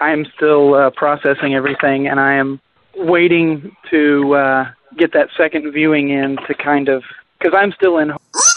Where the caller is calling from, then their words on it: Oklahoma City, Oklahoma, United States; from Oklahoma City.